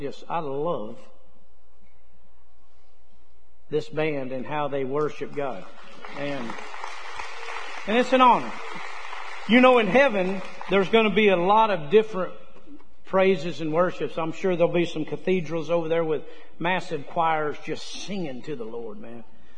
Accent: Arizona, United States; also born or lived in Carlsbad, New Mexico / Texas; A rancher and a farmer, kind of how I was raised on the ranch in Arizona. And then when we moved from Carlsbad, New Mexico, where most of my family's from, we moved to Texas in the 80s

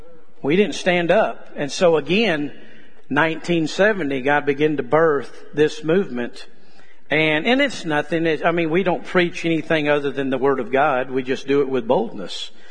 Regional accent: Arizona, United States; born there; also born or lived in Texas; And I came from a ranching family. We have ranched, I believe, when Dad started ranching as I was born in Arizona.

